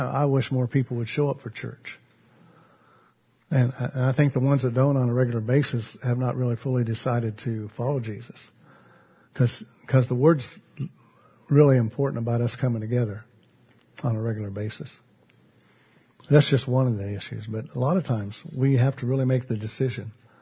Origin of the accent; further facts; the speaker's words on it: Lakin, Kansas, United States; We grew up together in Lakin, Kansas